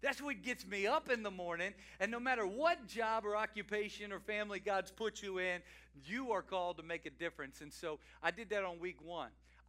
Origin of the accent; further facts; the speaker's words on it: Louisiana, United States; You know, I'm from Louisiana, and we didn't have corn mazes in the autumn season